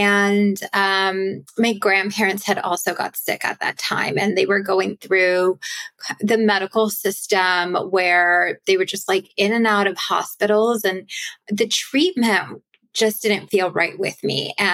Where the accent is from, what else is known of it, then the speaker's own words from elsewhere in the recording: India; And I'm Indian. I grew up with Ayurveda infused in my life.